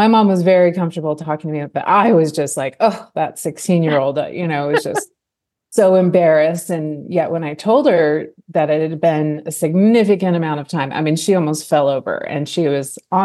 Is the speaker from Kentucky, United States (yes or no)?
no; Alaska, United States; I grew up in Alaska with mountain spring water that we'd go fill the jugs. We were a commercial fishing family.